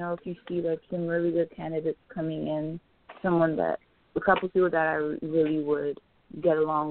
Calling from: Miami, Florida, United States; I'm calling from Miami, Florida.

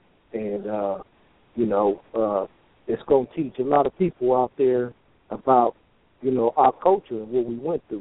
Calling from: California, United States; I'm calling from the Institution of Solano.

